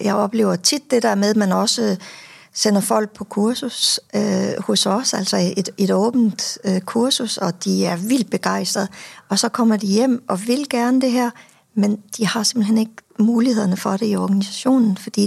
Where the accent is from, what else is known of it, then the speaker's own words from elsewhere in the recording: Region of Southern Denmark, Denmark; accent: slightly Funen; now in Copenhagen, Denmark; Nej, jeg er bare sønderjyde, der er flyttet til København, og så lyder jeg lidt fyn.